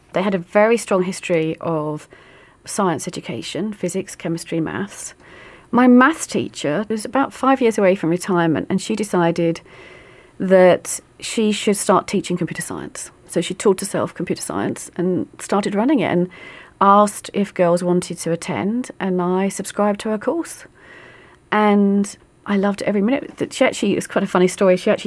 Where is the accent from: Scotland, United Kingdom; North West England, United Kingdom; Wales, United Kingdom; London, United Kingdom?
London, United Kingdom; the fact that I'm from the East End of London